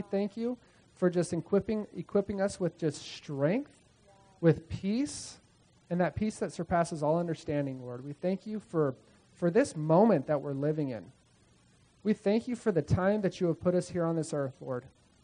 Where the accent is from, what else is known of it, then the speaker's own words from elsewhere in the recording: Bakersfield, California, United States; We're from Bakersfield, by the way. Send two kids from California all the way to Peru, to the middle of the Amazon jungle, for 30 people.